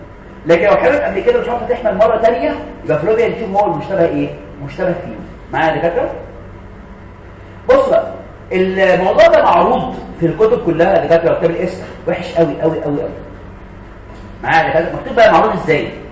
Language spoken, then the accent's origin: Arabic; Egypt; احنا شغلنا على فكره انا مصري